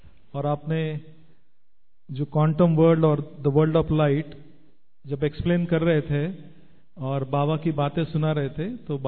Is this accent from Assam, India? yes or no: no; Pune, Maharashtra, India; मैं जिस शहर से आता हूँ, पूना शहर